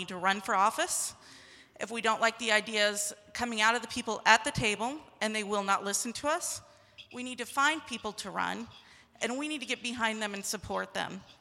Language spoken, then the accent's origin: English; Kansas, United States; I'm from Kansas.